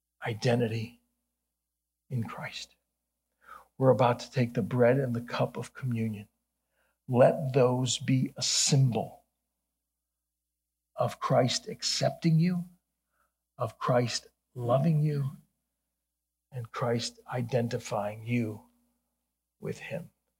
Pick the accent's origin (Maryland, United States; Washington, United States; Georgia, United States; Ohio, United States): Ohio, United States; Yeah, you got me on that. I'm from Ohio.